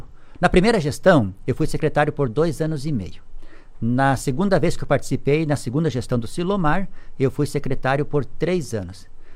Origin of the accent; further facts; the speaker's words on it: Manfrinópolis, Paraná, Brazil; also born or lived in Capitão Leônidas Marques; Eu nasci em Capitão Leone das Marques e meus pais já moravam em Manfrinópolis, foram para lá. E naqueles 6, 7 anos que eu fiquei lá, eu nasci em Capitão. E aí retornei para antiga Salgado Filho, hoje Manfrinópolis, com 4 aninhos de idade, e estou até hoje morando